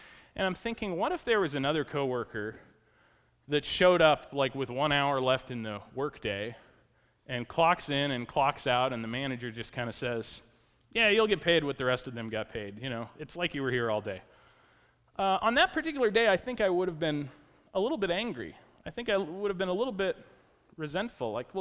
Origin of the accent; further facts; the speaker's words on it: Oregon, United States; I was from Oregon, so I liked the idea of moving back to Oregon.